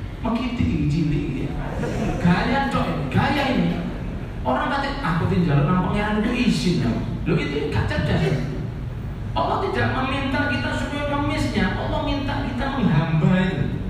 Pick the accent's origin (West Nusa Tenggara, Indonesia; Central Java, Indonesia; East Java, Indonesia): East Java, Indonesia; apalagi saya orang Jawa Timur